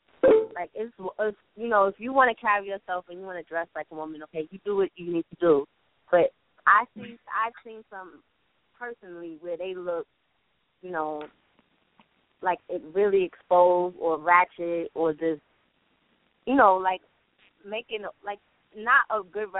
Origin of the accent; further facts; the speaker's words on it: New York, United States; But here's my thing is, as a New Yorker, it wasn't like a big, glamorous, oh my God, shot, because as me, I'm so used to seeing it.